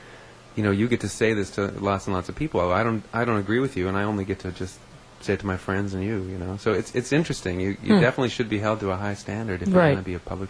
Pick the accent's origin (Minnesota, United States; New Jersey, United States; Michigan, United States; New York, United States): Minnesota, United States; Minneapolis; was talking about Minneapolis, so he might have just been making a kind of a cultural statement about my hometown.